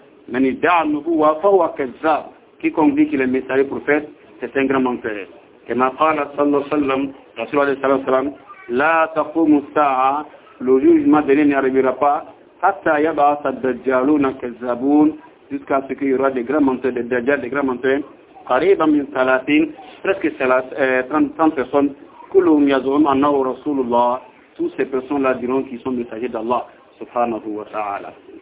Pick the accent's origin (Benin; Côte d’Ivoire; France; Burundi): Côte d’Ivoire; j'ai cité un exemple ici chez nous en Côte d'Ivoire